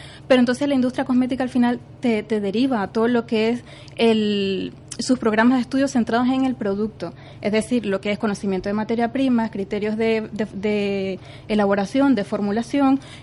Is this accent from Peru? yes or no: no; Venezuela; moved away as an adult; now in Valencia, Spain; Como venezolana ya tengo ya 19 años viviendo aquí en España, en Valencia concretamente.